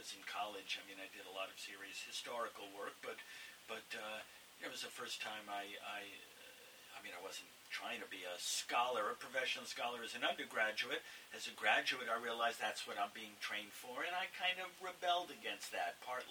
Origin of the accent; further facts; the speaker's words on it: New York City, New York, United States; And growing up in New York as well, where I didn't even know that there was